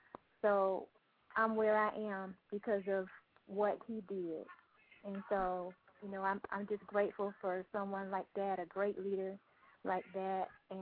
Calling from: Miami, Florida, United States; I'm calling from Miami, Florida.

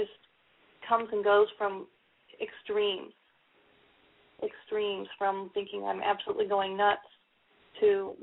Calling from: Tucson, Arizona, United States; I'm calling from Tucson.

